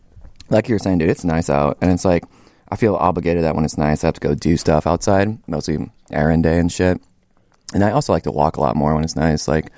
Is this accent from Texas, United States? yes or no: no; Acworth, Georgia, United States; moved away as an adult; I'm from Acworth, Georgia. It's about like 30 minutes northeast of Atlanta. Let's see. Stayed there until like the end of high school. After high school, I moved here about almost 10 years ago this August